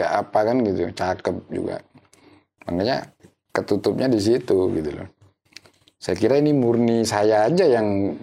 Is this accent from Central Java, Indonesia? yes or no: no; Bondowoso, East Java, Indonesia; saya kan asli dari Bondoso gitu, jadi masa kecil di situ